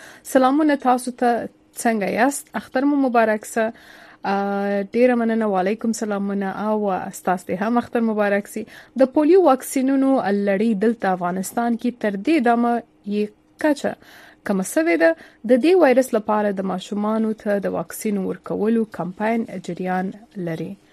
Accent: Khyber Pakhtunkhwa, Pakistan; د باجوړ نه یم.

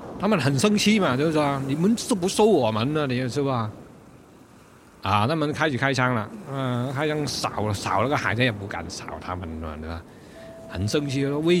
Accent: Guangdong, China; 我说我是广东人啊，我帮他讲我是广东人啊

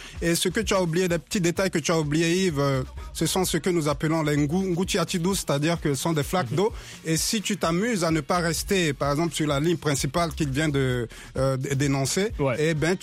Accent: Bangui, Central African Republic; je suis de Bangui, je dirais quoi. Il n'y a pas plus Banguissois que moi parce que je suis né à Bangui et puis.

